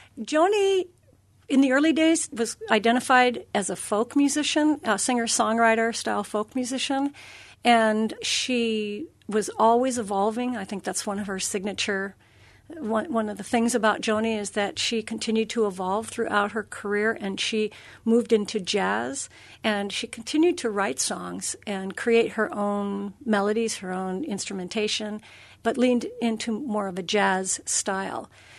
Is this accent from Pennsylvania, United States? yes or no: no; California, United States; I chose this to include in my solo set because I'm from California.